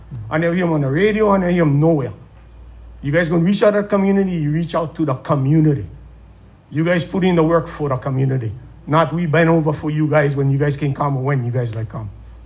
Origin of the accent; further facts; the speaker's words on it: Kauai, Hawaii, United States; born and raised in Kauai. Been involved in the community from day one